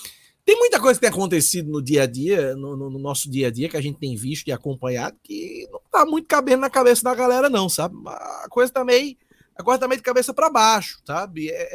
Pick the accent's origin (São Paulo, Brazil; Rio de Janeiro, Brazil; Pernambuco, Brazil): Pernambuco, Brazil; Recife; born there; Pernambucano, nasci em Recife.